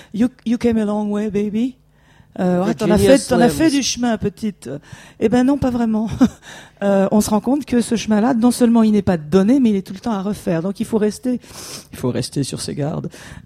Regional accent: Quebec, Canada; c'est un petit peu plate, comme on dit chez nous, au Québec.

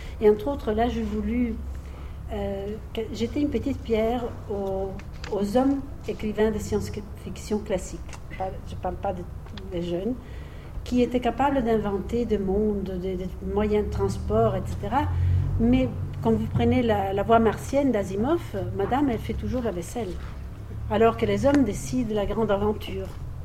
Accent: Italy; French is a second language; Je suis italienne, voilà. Oui, je suis moyennement de langue française.

